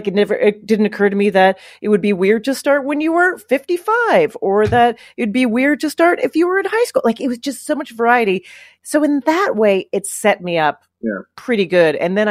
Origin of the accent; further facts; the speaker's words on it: Calgary, Alberta, Canada; now in New York, United States; Yes, I grew up in Calgary, Alberta, Canada, which sounds like all right, that is